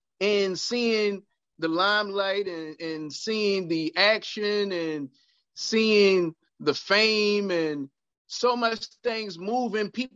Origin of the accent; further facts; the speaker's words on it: Baltimore, Maryland, United States; I was born and raised in East Baltimore. Okay. East Baltimore today around the Johns Hopkins area is not what it was in the 90s.